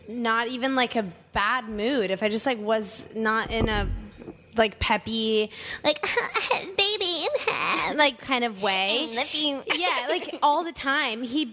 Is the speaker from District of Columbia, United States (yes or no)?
yes; Washington, District of Columbia, United States; I'm from Washington, D.C., so I'm from the East Coast